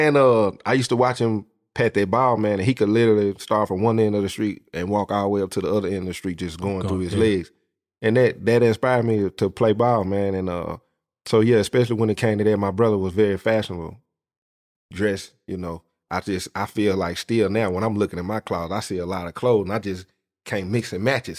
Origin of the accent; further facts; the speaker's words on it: Springfield, Tennessee, United States; Springfield, Tennessee.